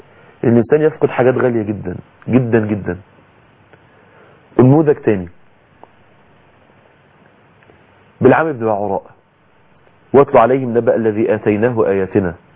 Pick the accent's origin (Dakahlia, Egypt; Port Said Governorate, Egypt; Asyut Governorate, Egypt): Dakahlia, Egypt; Mansoura